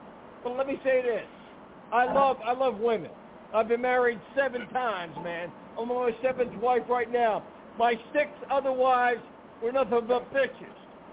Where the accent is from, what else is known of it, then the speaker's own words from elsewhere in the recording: Bronx, New York, United States; I'm from the Bronx, man.